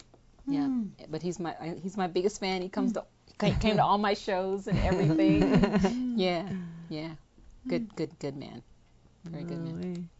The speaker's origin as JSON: {"language": "English", "town": "Hayward", "region": "California", "country": "United States", "said": "I'm from Hayward."}